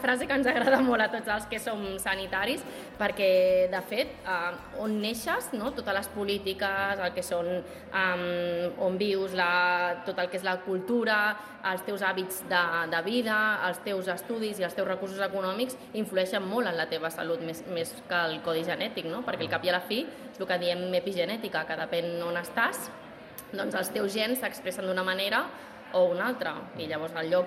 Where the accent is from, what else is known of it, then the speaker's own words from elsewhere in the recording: Can Trabal, Catalonia, Spain; Jo que sóc de Can Trabal, doncs que estigui en compte Can Trabal